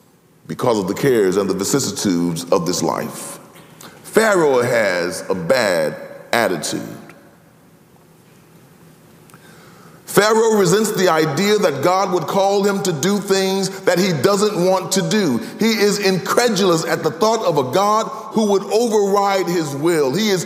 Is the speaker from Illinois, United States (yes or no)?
yes; Chicago, Illinois, United States; but I'm from Chicago, I'm used to snow, I can deal with it, I can handle this.